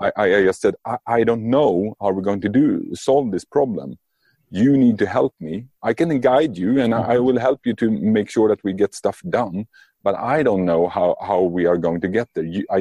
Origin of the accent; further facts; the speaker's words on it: Sweden; English is a second language; So, because I'm from Sweden, we are basically a socialist country